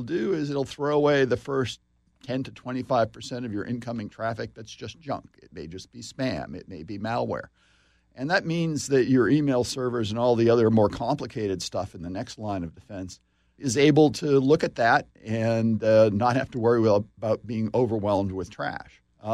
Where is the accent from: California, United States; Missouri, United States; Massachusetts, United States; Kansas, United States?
Massachusetts, United States; Boston; Sure. I grew up in Boston, went to MIT, worked with Nicholas Negroponte on what's now the Media Lab.